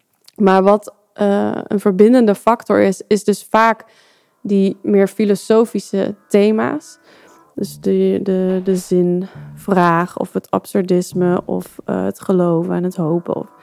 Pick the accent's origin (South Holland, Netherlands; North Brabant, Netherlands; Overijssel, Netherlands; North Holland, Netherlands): North Brabant, Netherlands; Eindhoven; born there; Ik ben 30 jaar en ik ben geboren in Eindhoven.